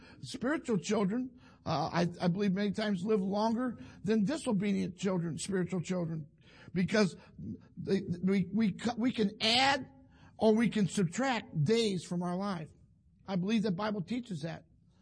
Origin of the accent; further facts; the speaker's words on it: Toledo, Ohio, United States; I grew up in Toledo, Ohio. I always liked to win.